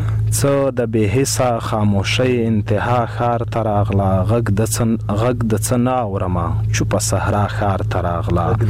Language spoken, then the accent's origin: Pashto; Khost, Afghanistan; زه د خوست یم، … دلته لوی شوی یم، دلته مې زده کړې کړې دي